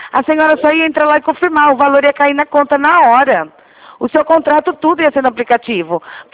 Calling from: Rio Claro, São Paulo, Brazil; Eu falo aqui de Rio Claro, São Paulo.

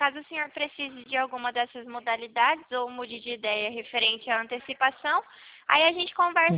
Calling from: Presidente Prudente, São Paulo, Brazil; Eu sou aqui de Presidente Prudente

